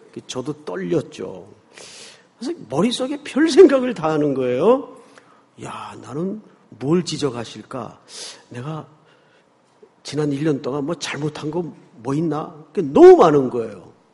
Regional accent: Daegu, South Korea; 제 어릴 때 기억이래야 그 대구에서 어린 시절을 보냈기 때문에 그때 기억이 단편적으로 남아있습니다.

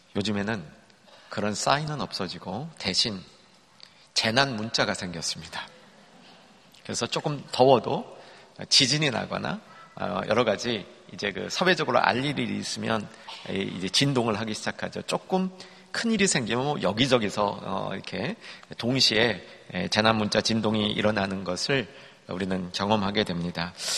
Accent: Seoul, South Korea; 저는 어려서 서울에서 태어나서 자랐습니다.

